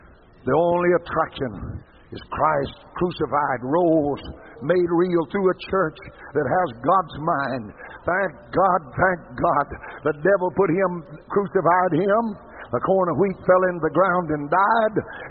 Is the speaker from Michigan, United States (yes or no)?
no; Beaumont, Texas, United States; I come from Beaumont, Texas, 118,000 people, probably 150 churches, so-called.